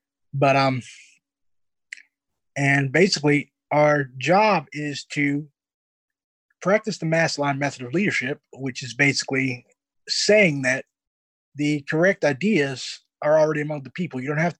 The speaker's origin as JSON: {"language": "English", "town": "St. Louis", "region": "Missouri", "country": "United States", "said": "Well, as you may well know, I'm from St. Louis, and the incident that politicized a lot of people here was the police murder of Michael Brown"}